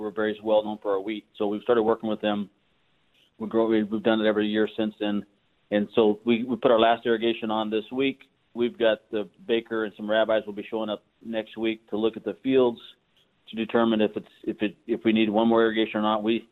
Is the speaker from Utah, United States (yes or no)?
no; Yuma, Arizona, United States; born there; My dad moved here in the early 60s, and I was born here in Yuma. So we've been here for a long time.